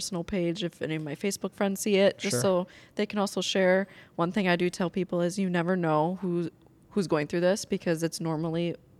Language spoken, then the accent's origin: English; Houston, Minnesota, United States; also born or lived in La Crosse; I'm actually from Houston, Minnesota.